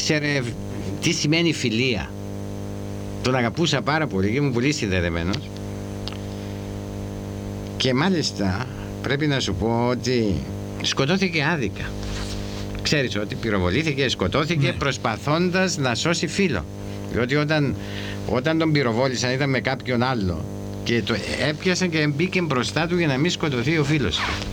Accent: Greece; είμαι Έλληνας και πιστεύω στην ελευθερία και στον αγώνα για την ελευθερία της πατρίδας μου.

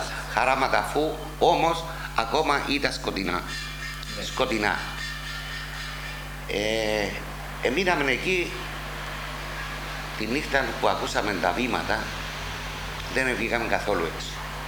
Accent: Kyrenia District, Cyprus; Εγώ, επειδή ήμουν από το Πέλαβες της Κρίνιας, ήξερα αρκετές περιοχές.

